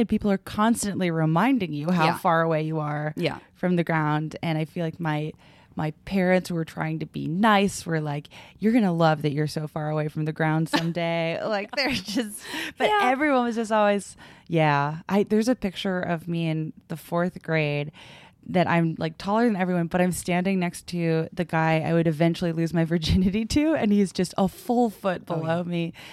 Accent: Brockton, Massachusetts, United States; I went to high school and I grew up in Brockton, Massachusetts.

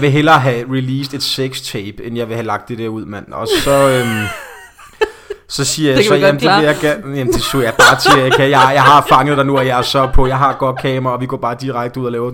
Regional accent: Slagelse, Zealand, Denmark; Og så musikhus hjemme i Slagelse. Det lyder ikke så stort, men der kan stadigvæk sidde næsten 500 mennesker

